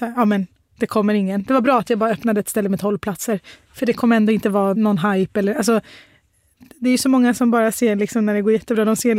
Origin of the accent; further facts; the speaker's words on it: Sweden; born there; Jag är liksom född i Sverige, men jag har utländsk bakgrund. Man ser på mig att jag är muslim.